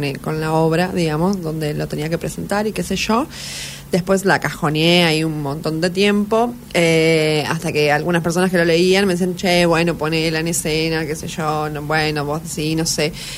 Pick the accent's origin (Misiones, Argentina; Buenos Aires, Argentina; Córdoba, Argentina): Misiones, Argentina; Posadas; yo soy de Posadas, por eso digo, o sea, que no viví en el campo